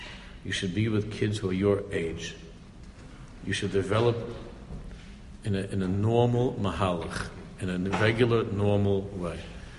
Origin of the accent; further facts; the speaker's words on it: Queens, New York, United States; I went to YU. I'm not a real chassid. I grew up in Queens.